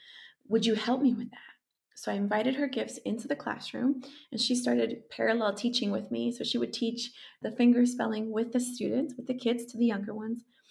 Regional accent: Colombia; English is a second language; now in United States; As someone who has struggled to be bilingual in many spaces, both in my home country of Colombia and here in the US, and having to go between both of them

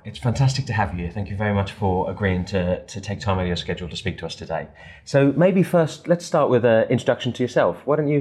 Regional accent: United Kingdom; as someone growing up in Britain

